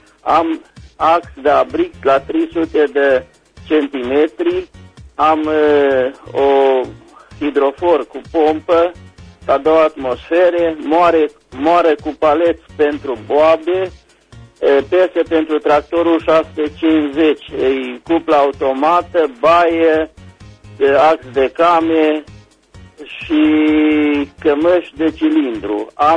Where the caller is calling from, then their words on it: Bocșa, Caraș-Severin, Romania; din Bocșa